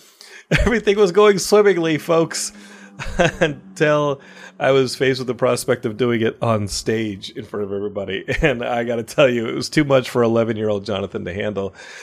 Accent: Austin, Texas, United States; I grew up in Austin. And in 1990, I think I'm 11 years old.

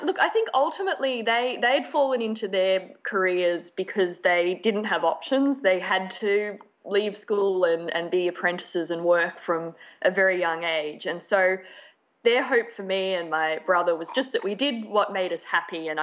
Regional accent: Melbourne, Victoria, Australia; I grew up in the outer suburbs of Melbourne, which is pretty uncool.

